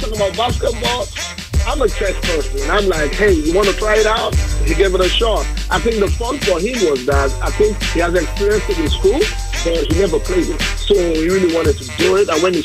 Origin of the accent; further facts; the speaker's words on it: Nigeria; I'm originally from Nigeria.